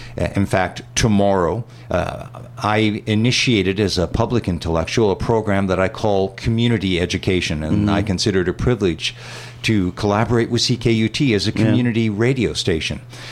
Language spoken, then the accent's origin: English; Texas, United States; as somebody born and raised, born in Texas, mm-hmm. born and raised in the United States